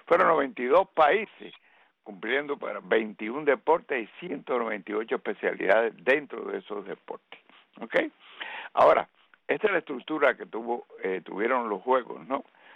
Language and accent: Spanish; Cuba; somos cubanos.